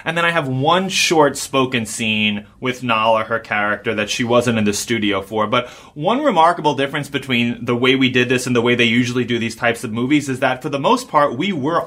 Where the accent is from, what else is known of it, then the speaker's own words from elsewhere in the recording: New York, United States; I grew up in New York going to a ton of Broadway shows.